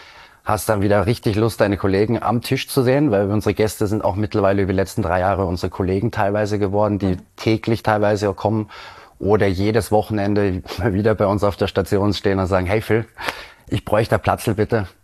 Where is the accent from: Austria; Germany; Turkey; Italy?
Austria; Jeder kennt das Dorffest oder Zeltfest bei uns in Österreich und es ist auch gigantisch.